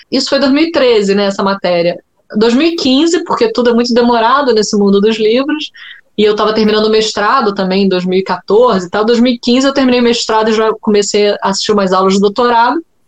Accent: Brazil; Mas eu sou brasileira

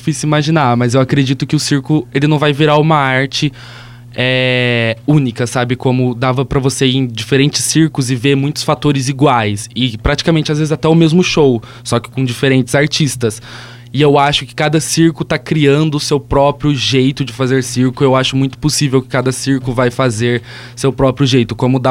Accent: Barretos, São Paulo, Brazil; now in São Paulo, Brazil; Sim, eu sou do interior, eu vim pra São Paulo por causa da faculdade Casper Libero, eu sou de Barretos

